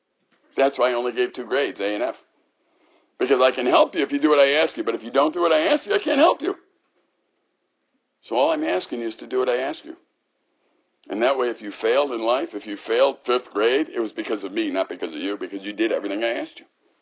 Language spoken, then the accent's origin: English; Chicago, Illinois, United States; I'd say I grew up in Chicago.